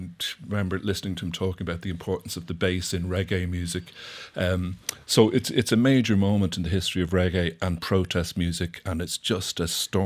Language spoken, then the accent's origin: English; Dún Laoghaire, Leinster, Ireland; Like, I can remember growing up in Dunleary and hearing kids with the Ghetto Blaster playing … on the pier late at night.